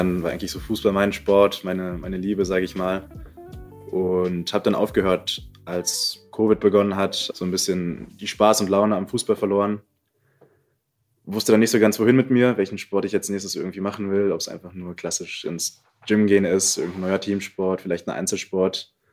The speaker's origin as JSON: {"language": "German", "region": "Berlin", "country": "Germany", "tie": "born or raised there", "said": "Ich bin 23 Jahre alt, geboren und aufgewachsen in Berlin."}